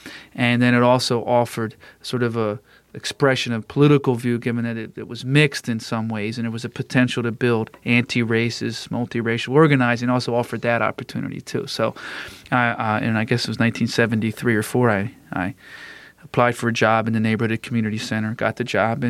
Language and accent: English; Downingtown, Pennsylvania, United States; I grew up in Downingtown, Pennsylvania, which is a small mill town. Make a lot of paper in there. They call them the paper towners or mill town.